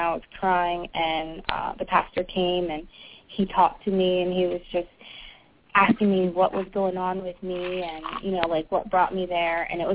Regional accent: California, United States; now in Maryland, United States; All my family, I grew up there, I lived there all my life, and all my family and friends were there, and then I moved to Maryland, and I knew no one except for my husband

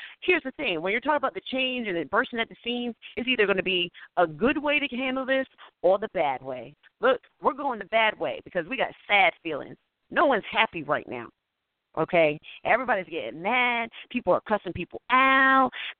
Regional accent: Texas, United States; now in Virginia, United States; I live in Virginia. I'm from Texas.

